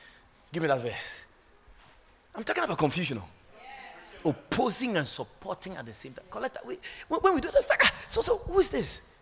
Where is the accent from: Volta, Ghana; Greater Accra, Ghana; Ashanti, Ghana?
Ashanti, Ghana; Agogo; Go and get some little village church somewhere in my hometown, Agogo, and just be happy there.